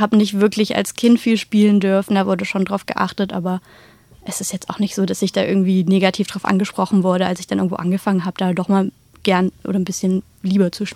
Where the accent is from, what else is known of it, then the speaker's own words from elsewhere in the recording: Saxony-Anhalt, Germany; now in Tübingen, Germany; jetzt bin ich hierher gezogen zu diesen Counter-Strike-Freunden tatsächlich. Eigentlich komme ich aus Sachsen-Anhalt, aus der Nähe von Magdeburg, beziehungsweise habe auch in Magdeburg gewohnt.